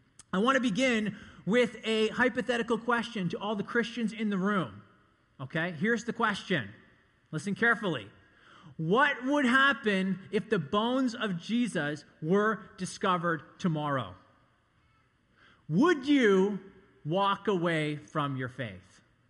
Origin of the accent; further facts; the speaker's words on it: Canada; I didn't tell the other group this, but I'm actually quite exotic. I'm Canadian, okay?